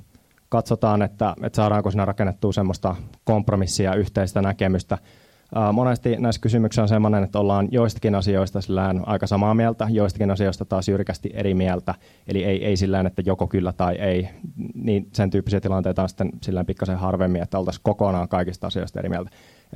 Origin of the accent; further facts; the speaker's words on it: Jyväskylä, Central Finland, Finland; also born or lived in Kitee; now in Turku, Finland; Mä olen itse tosiaan syntynyt täällä Jyväskylässä, asunut lapsuuteni täällä, mutta mä oon Kiteeltä kotoisin sillä, että mä oon muuttanut sieltä sitten Turkuun